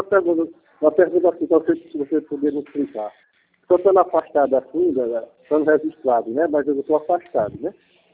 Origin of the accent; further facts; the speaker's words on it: Pernambuco, Brazil; eu sou daqui do estado mesmo, só que eu não sou daqui, criado aqui, eu sou pernambucano, eu venho de Pernambuco pra cá, mas já tá com 18 anos, né?